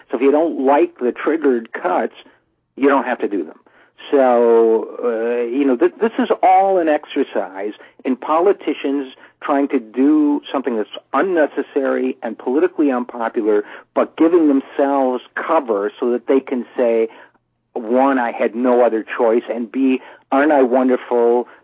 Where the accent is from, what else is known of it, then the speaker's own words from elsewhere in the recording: New York City, New York, United States; I come from New York City, where if someone tries to sell you clothing with no labels, it's counterfeit.